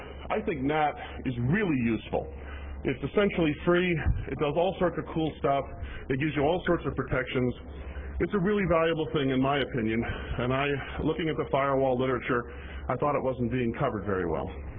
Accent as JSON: {"language": "English", "region": "New Jersey", "country": "United States", "tie": "born or raised there", "said": "I grew up in New Jersey. It's okay to just shout out, yo, at the top of your lungs."}